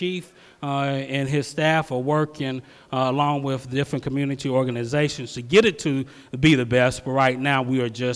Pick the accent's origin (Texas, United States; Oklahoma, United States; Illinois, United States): Oklahoma, United States; Oklahoma City; I grew up in Northeast Oklahoma City, still live in Northeast Oklahoma City.